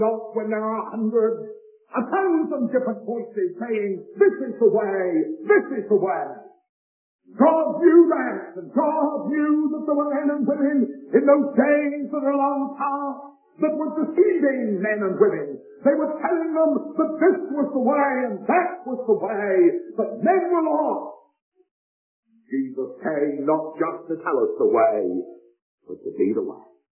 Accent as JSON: {"language": "English", "region": "South West England", "country": "United Kingdom", "said": "As you can tell by my dialect, at least really I'm the only one without a dialect here, but I come from the west country of England."}